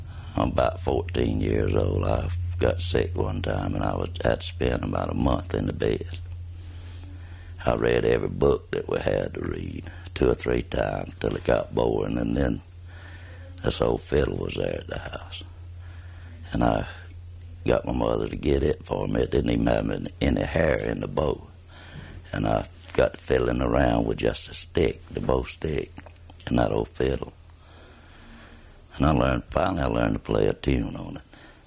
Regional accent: United States; I was born here in Madison County, 1931, March 4th, within a mile of where we're at right now.

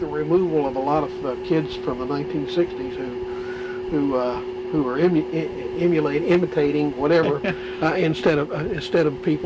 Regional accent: Southern United States, United States; accent: Southern; I speak Southern and I am a Southerner.

